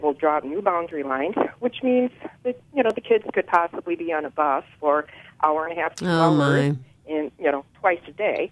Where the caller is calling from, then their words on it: Wausaukee, Wisconsin, United States; I'm from Wausaukee.